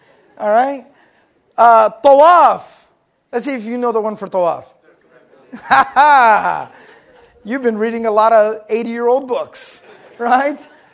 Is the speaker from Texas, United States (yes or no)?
yes; Texas, United States; All right, I'm from Texas. We don't talk like that.